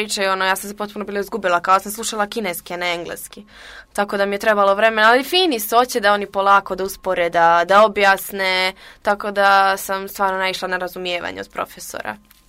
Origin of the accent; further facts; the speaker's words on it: Kotor, Kotor Municipality, Montenegro; Ja onako koga god upoznam, odmah kažem, hoćete da vidite odakle sam ja? I pokazujem slike Kotora i objašnjam gdje je Crna Gora.